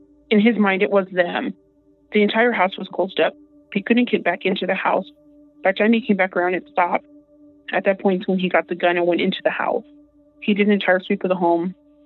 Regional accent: Texas, United States; I'm from South Texas.

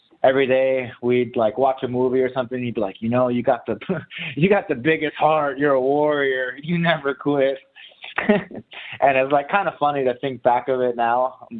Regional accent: Wailua, Hawaii, United States; now in Las Vegas, United States; Yeah, I was born and raised in Wailua, Hawaii. Went to Kuku High School.

